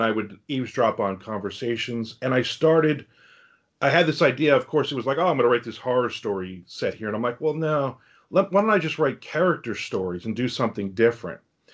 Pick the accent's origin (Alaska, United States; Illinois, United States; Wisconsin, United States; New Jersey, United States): New Jersey, United States; I guess kind of the joke that I always say is I grew up in New Jersey. My dad's Italian